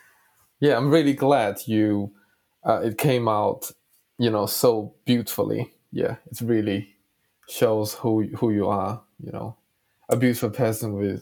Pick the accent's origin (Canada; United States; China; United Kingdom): China; now in Wellington, New Zealand; I live in Wellington, New Zealand, and I'm originally from China.